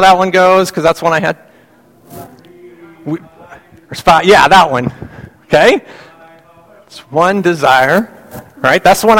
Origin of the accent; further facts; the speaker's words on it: Colorado, United States; I grew up in Colorado. My kids thought I grew up in Westcliff, Colorado. Okay? That's actually not where I grew up.